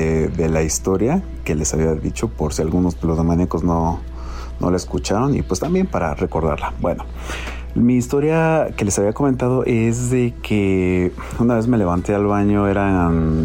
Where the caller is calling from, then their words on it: Cuautitlán Izcalli, State of Mexico, Mexico; de Izcalli, aquí pasan a saludar